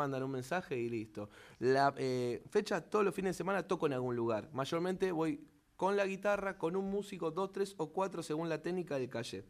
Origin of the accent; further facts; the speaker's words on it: Avellaneda, Buenos Aires Province, Argentina; yo soy de Avellaneda, y en Avellaneda no tenés un ritmo que te diga, ¿qué toca?